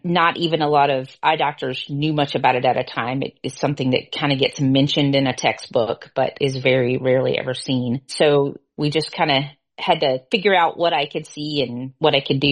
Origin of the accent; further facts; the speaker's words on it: Alabama, United States; born there; I was born in Alabama near the coast. We went to the beach a lot when I was growing up